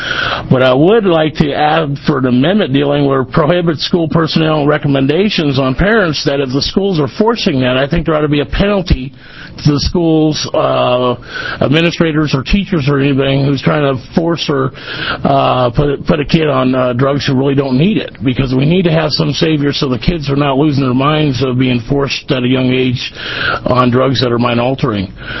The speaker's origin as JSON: {"language": "English", "town": "Toledo", "region": "Oregon", "country": "United States", "said": "I'm from Lincoln County, Toledo, Oregon."}